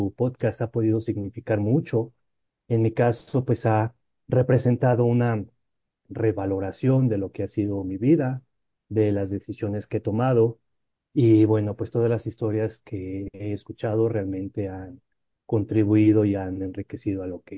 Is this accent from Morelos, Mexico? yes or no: no; Chimalhuacán, State of Mexico, Mexico; Entonces yo crecí en el municipio de Chimalhuacán y me salí de mi casa a los 25, 26 años, ¿no? Finalmente. Y bueno, pues hasta ahorita tengo 33.